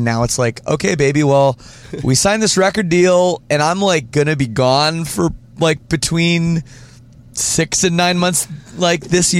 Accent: Ontario, Canada; now in Windsor, Canada; I'm from Ontario

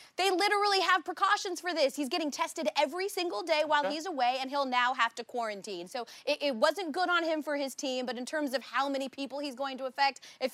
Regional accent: Atlanta, Georgia, United States; being that I'm from Atlanta, that's actually had the Magic City Wings.

